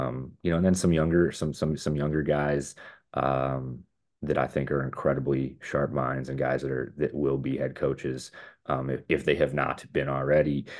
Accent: Chicago, Illinois, United States; Deep dish Chicago. I'm from Chicago. Chicago guy.

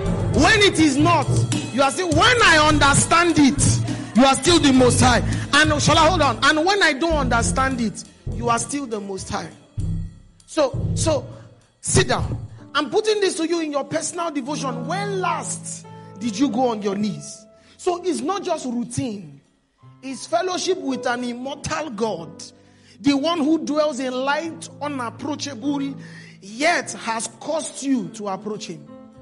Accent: Imo, Nigeria; I don't know if I'm an Igbo man. I'm from Imo State.

